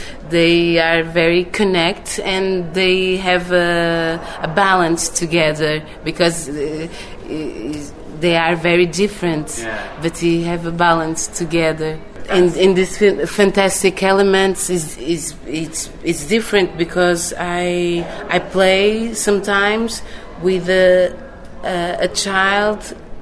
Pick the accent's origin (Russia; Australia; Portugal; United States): Portugal; first language Portuguese; English is a second language; and I'm from Portugal. It's very complex because the accent is very different for my mother language